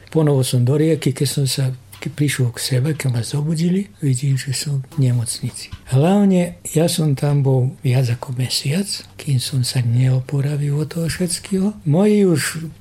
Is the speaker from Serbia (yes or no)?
yes; Vojvodina, Serbia; ja som si z Vojvodine.